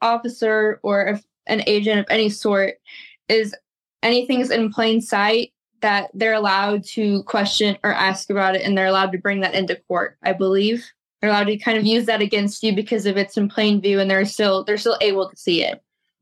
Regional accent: Bloomington, Illinois, United States; also born or lived in Clinton; So I was actually born and raised right outside of Bloomington. I went to Tri-Valley. So I was raised in Tri-Valley for a hot second. And then I moved my eighth grade year to Clinton, and that's where I graduated from high school.

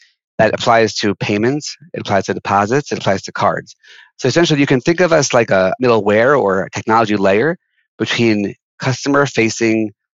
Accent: Long Island, New York, United States; So I'm actually a New Yorker, born and bred, and really never left. I grew up on Long Island.

